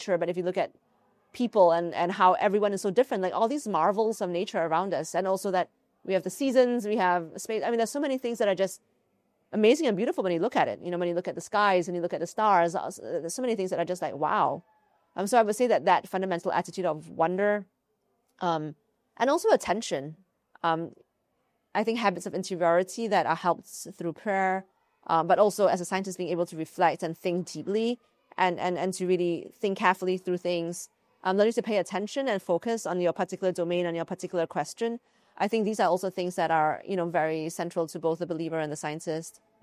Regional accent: Malaysia; So I grew up in Malaysia

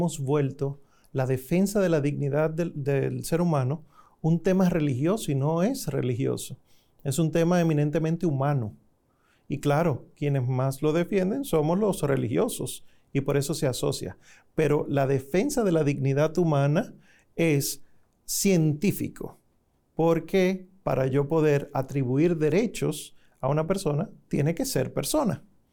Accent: Santo Domingo, Dominican Republic; Soy de Santo Domingo, la República Dominicana. Vivo allá.

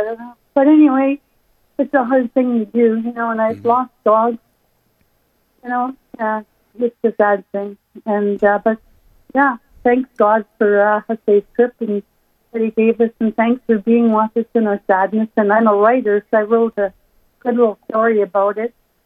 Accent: Canada; I'm from Canada

